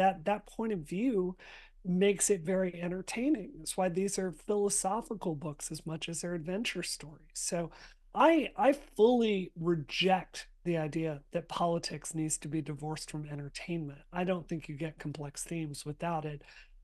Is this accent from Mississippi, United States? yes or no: yes; Mississippi, United States; rang true with what I saw growing up in Mississippi